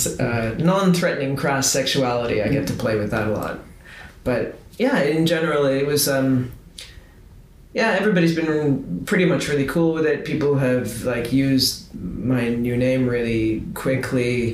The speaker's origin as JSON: {"language": "English", "country": "Canada", "said": "because if I say I'm from Canada, sometimes people take that as a punchline."}